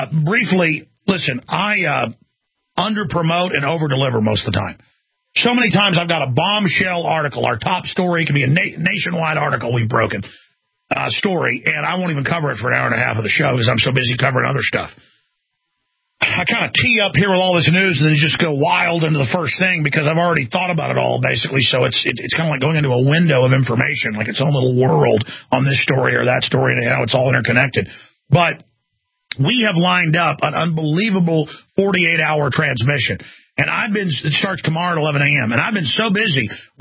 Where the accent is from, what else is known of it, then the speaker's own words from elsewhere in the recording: Dallas, Texas, United States; I grew up in Dallas. I should have known that.